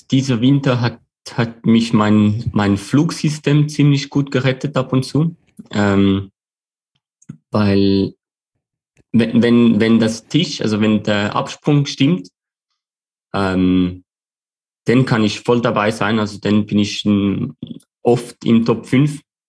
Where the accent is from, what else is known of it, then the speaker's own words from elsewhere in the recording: Switzerland; haben wir plötzlich als Schweizer mehr Aufmerksamkeit.